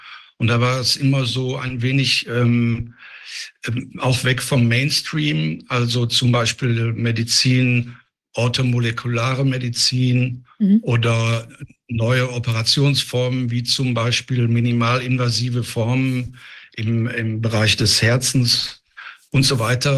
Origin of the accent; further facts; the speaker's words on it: Essen, North Rhine-Westphalia, Germany; Und dann habe ich in meiner Heimatstadt Essen 1985 eine eigene kleine Produktionsfirma gegründet